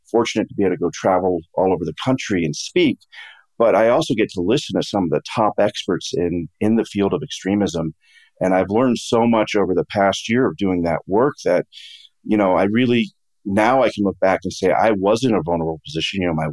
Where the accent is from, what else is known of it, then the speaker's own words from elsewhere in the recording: Fort Collins, Colorado, United States; And I was raised around Colorado State University right there in Fort Collins.